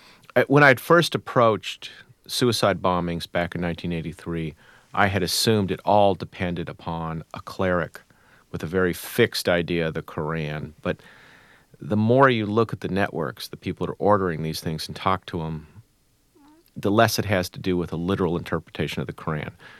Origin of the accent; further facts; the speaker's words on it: United States; I'm an American. I can't sympathize with the Catholics in Ireland or the Protestants.